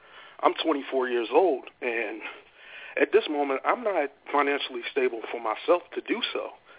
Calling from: Roanoke, Virginia, United States; in Roanoke, Virginia.

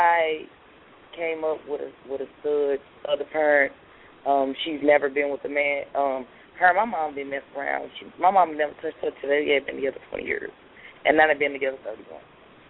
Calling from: St. Louis, Missouri, United States; I'm calling from St. Louis.

